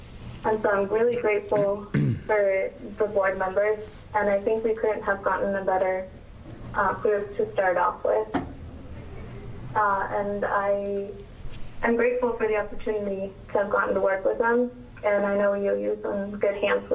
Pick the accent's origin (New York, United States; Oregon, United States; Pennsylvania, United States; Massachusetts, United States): Oregon, United States; I come from Eastern Oregon.